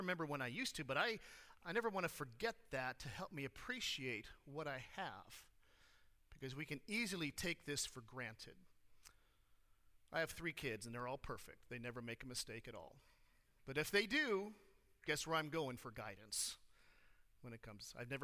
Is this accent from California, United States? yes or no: yes; California, United States; Okay, I grew up in California.